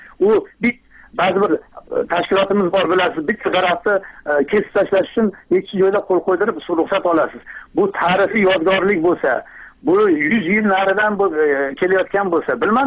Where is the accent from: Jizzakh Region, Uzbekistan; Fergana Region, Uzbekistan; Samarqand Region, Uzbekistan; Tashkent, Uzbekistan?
Fergana Region, Uzbekistan; Kokand; men o'zim mana Qo'qonlikman, Qo'qon atrofidagi qishloqlarda turaman. U yerda ko'p qarindoshlarimiz bor.